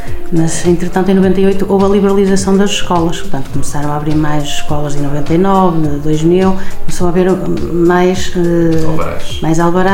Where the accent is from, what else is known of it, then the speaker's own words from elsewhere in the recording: Penafiel, Porto, Portugal; now in Viana do Castelo, Portugal; e daí eu vim para Viana, porque eu também não sou de cá, sou de Penafiel.